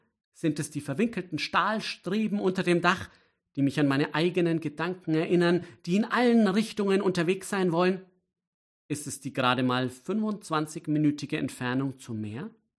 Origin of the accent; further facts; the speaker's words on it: Bavaria, Germany; now in Lübeck, Germany; Wenn's als Franke nach Lübeck kommst, musst zwarlei ganz genau bedenken.